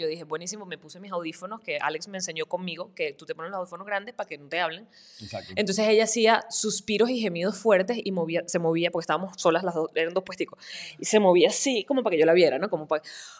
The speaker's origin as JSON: {"language": "Spanish", "country": "Venezuela", "said": "Pero además, hasta que supo que yo era venezolano"}